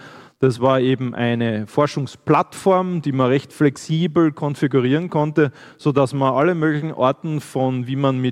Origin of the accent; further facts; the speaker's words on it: Graz, Styria, Austria; Ich komme aus Graz.